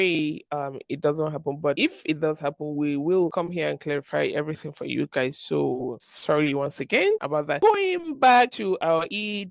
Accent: Maiduguri, Borno, Nigeria; But I think this is my worst because I grew up in Maiduguri.

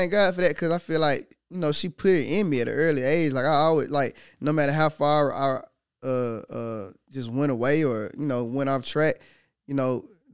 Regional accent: Atlanta, Georgia, United States; Like, you know, I'm from Atlanta. We do Atlanta everything.

